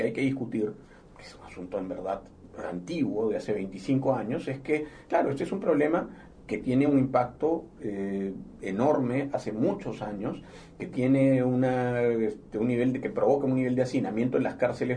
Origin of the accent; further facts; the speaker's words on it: Honduras; Hay países, yo vengo de Honduras, por ejemplo, y ese es uno de ellos